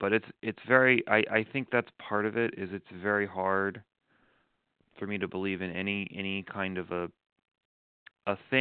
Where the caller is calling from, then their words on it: Arizona, United States; I'm in Arizona.